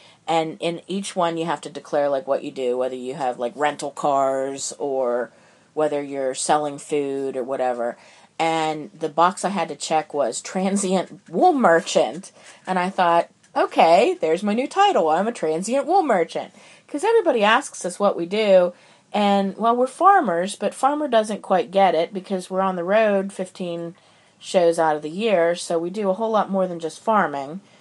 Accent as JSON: {"language": "English", "region": "Pennsylvania", "country": "United States", "said": "I guess we should mention that I'm from Pennsylvania and you're from North Carolina"}